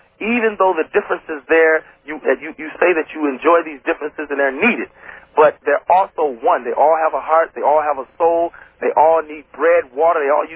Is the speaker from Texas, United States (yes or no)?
no; Detroit, Michigan, United States; I grew up and was born and raised on Sewer and Bangor and Hancock, all throughout Detroit.